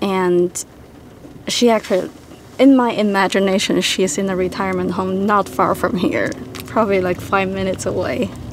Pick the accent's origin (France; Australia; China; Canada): China; English is a second language; now in California, United States